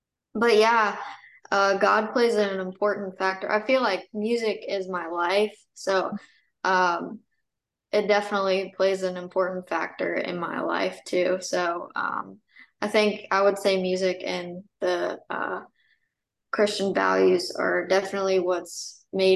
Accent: Virginia, United States; Yeah, so I grew up in Virginia. My parents had a bluegrass band growing up, so that's kind of what stemmed my love for country music.

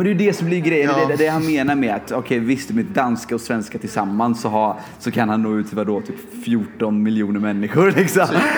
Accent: Sweden; born there; Att hon snackade spanska till mig. Och jag är tacksam att jag är född i Sverige.

